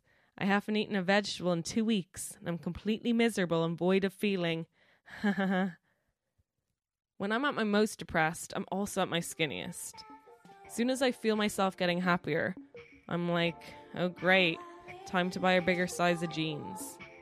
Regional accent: Ireland; We're Irish. We're not programmed for that. We're a country of long backs.

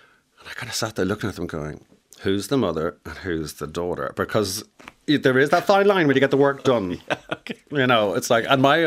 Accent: Ireland; I think Irish people kind of fit in everywhere. And the nicest thing about being Irish, and I actually love being Irish

